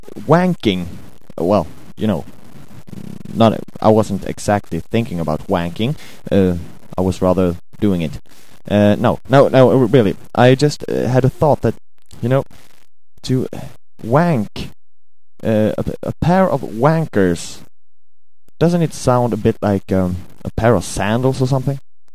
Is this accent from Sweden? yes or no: yes; Sweden; accent: Swedish; English is a second language; my lovely Swedish accent doesn't make it easier for you to understand it.